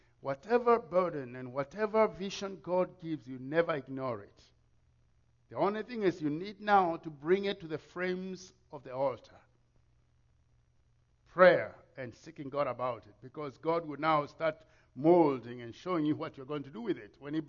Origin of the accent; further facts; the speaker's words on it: Kenya; I didn't even know they existed. And I'm from Kenya.